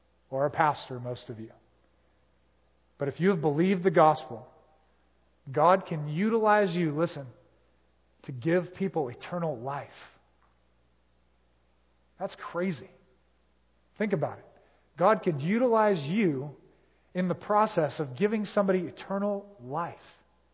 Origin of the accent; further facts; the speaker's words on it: United States; I grew up in America, and I didn't know what the Bible was.